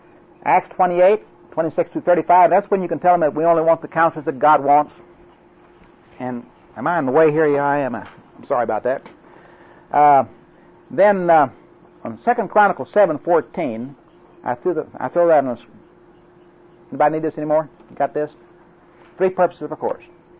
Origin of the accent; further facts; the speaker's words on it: Oklahoma, United States; accent: Oklahoma; I apologize for my Oklahoma accent.